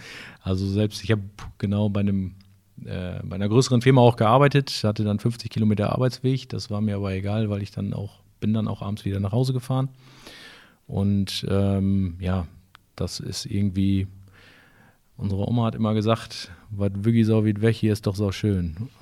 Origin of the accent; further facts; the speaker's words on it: Hille, North Rhine-Westphalia, Germany; ich komme aus Hille, das Hiller Moor ist natürlich dann, liegt dann nahe.